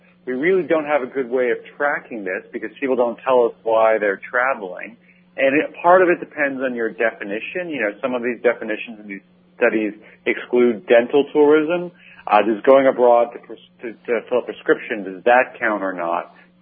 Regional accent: Canada; now in United States; I'm a Canadian by origin, although I've been living here for a long time in the States.

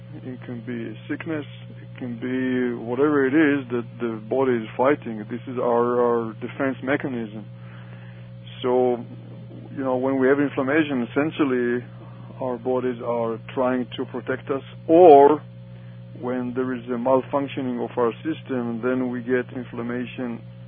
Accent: Israel; moved away as an adult; now in United States; I went through the training back in Israel right before we came here. We came from Israel, my wife and I, in June '89.

